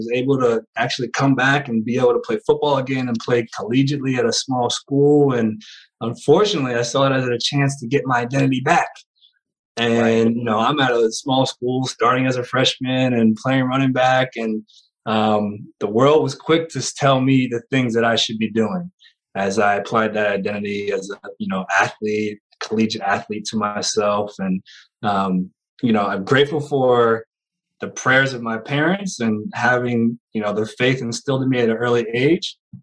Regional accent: Bridgeport, Connecticut, United States; now in Omaha, United States; I'm from the East Coast originally. And so I was actually born in Connecticut and, you know, and born in Bridgeport, Connecticut, and beautiful upbringing

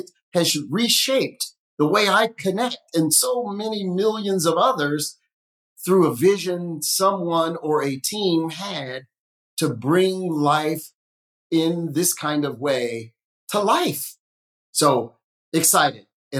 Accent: the Carolinas, United States; growing up in the Carolinas, my grandparents kind of connecting with them meant getting in the car and driving over to their house

